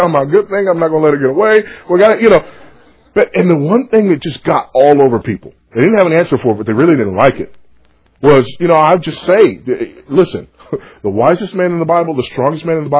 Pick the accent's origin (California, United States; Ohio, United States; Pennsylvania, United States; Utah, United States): California, United States; Los Angeles; Well, I grew up some in Los Angeles, but mostly when I got married.